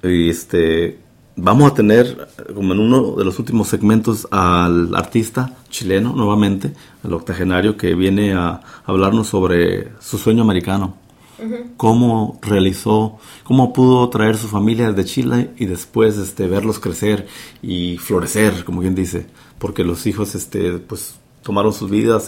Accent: Mexico; now in Woodstock, United States; creciendo en México y en los cementerios, nunca miré banderas. Y aquí, viviendo en Woodstock, cerca de un cementerio

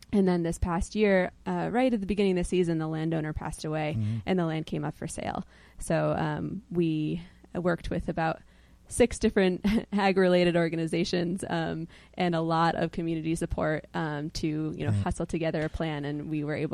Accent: Connecticut, United States; I'm from Litchfield County, Connecticut, mm-hmm. from a farm town there. I didn't grow up with a farming background, but my parents were back to the lander

